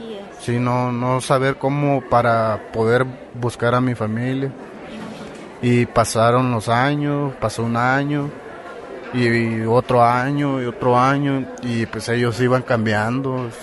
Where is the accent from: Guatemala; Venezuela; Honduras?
Honduras; moved away as an adult; yo cuando salí de allá de Honduras, mi idea era superar a mi mamá, ayudarle